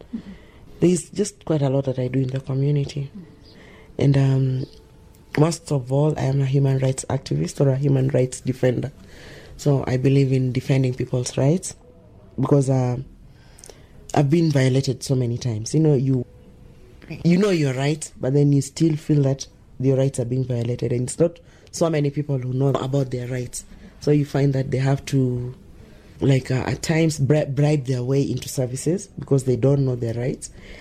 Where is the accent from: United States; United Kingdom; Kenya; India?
Kenya; Kibera, Nairobi; I am the female Kenya Nubian cultural ambassador. I live in Kibera. I was born in Kibera, raised in Kibera, educated elsewhere, but still came back to Kibera. My roots are here.